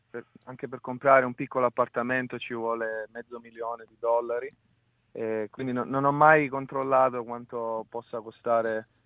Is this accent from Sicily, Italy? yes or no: yes; Sicily, Italy; now in Mildura, Australia; Sono siciliano